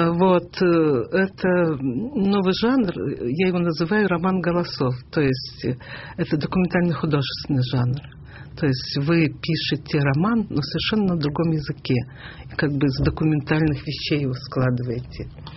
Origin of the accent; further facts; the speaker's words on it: Ivano-Frankivsk, Ivano-Frankivsk Oblast, Ukraine; born there; поскольку я родилась в Ивано-Франковске